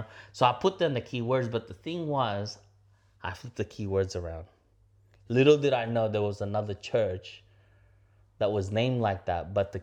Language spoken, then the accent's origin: English; Philippines; And, you know, being Filipino myself, I love playing ball with the Filipinos too.